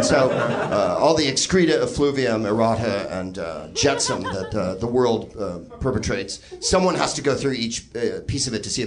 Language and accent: English; Daytona, Florida, United States; I'm from Daytona. I don't know why everything's like this.